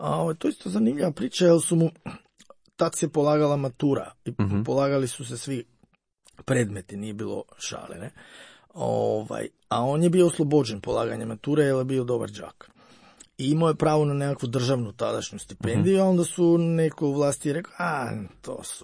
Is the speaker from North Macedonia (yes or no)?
yes; Prilep, North Macedonia; ja sam iz Prilepa, to je središnje prema zapadu u Makedoniji, znači kad gledate od Skopija prema jugu, to je jugozapadno, negde središnje prema jugozapadu